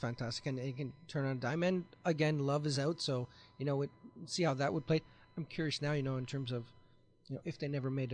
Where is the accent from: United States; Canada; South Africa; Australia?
Canada; we're Canadian here, so we tend not to like athletes that are arrogant.